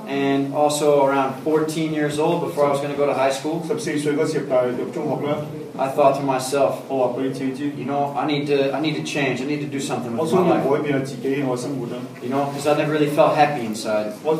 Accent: United States; And I come from the United States.

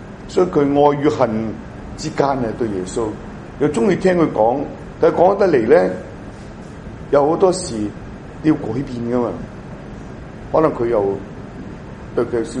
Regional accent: China; 我想這個中間路線不等於我們中國人所說的中庸之道

